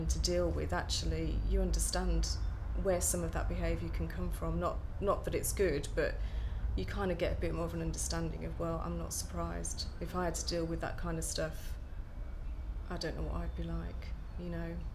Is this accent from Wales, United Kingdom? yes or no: no; Aldridge, West Midlands, United Kingdom; also born or lived in Birmingham; I grew up in the West Midlands, in a town called, well, in Birmingham for a little while, and then in a town called Aldridge, which was just outside Walsall, the posh end of Walsall, apparently.